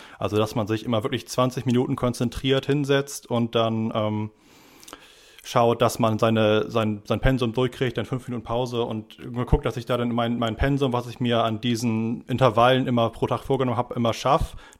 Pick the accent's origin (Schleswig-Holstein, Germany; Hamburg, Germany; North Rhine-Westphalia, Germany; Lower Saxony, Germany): Lower Saxony, Germany; Denn hat man ja als Niedersachse dieses Jahr auch noch ein bisschen besseren Bonus mit dem Abitur